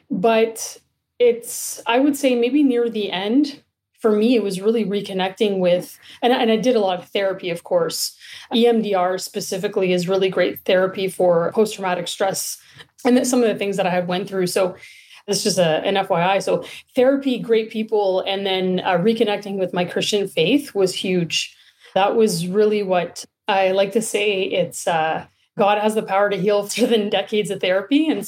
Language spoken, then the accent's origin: English; Sudbury, Ontario, Canada; moved away as an adult; now in Toronto, Canada; So I grew up in Sudbury, Northern Ontario. And I didn't move to Toronto until I was 20.